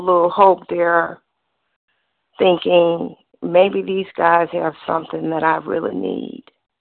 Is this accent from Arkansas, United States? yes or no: no; Atlanta, Georgia, United States; from Atlanta, a compulsive overeater.